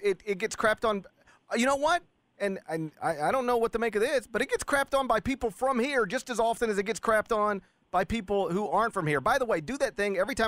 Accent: Memphis, Tennessee, United States; because I'm the guy from Memphis who's outside of market more than most.

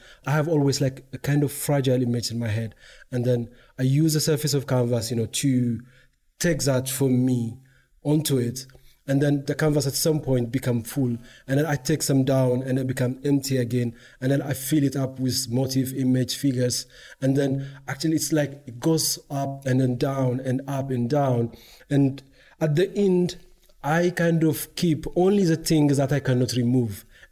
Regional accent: Ethiopia; English is a second language; I'm from Ethiopia.

